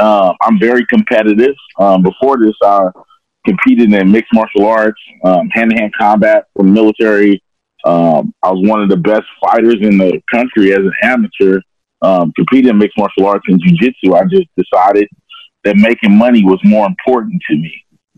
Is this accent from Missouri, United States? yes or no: yes; St. Louis, Missouri, United States; Okay, man, I keep it fast and simple. I'm from St. Louis, Missouri. I was in the military for 17 years.